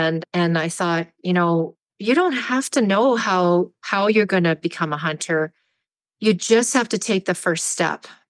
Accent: Canada; moved away as an adult; now in Montana, United States; I live in Montana. I'm from Canada originally, but I married my husband in 2019 and relocated to the US. I became a US citizen in December

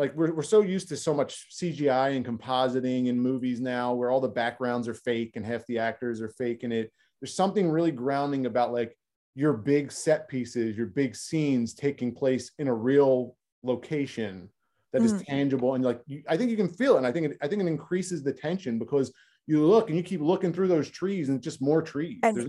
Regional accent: East Coast, United States; now in California, United States; I'm from the East Coast. So I moved out to California. It's been like 12 years now.

